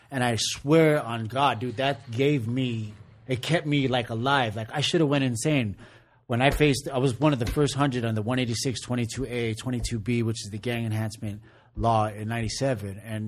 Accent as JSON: {"language": "English", "town": "San Diego", "region": "California", "country": "United States", "said": "And I'm not from Boyle Heights, I'm from San Diego, but it's so much love and respect for Father Greg and what he's done for me."}